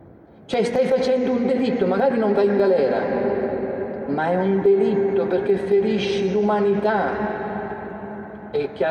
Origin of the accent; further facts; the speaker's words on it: Marche, Italy; io sono marchigiano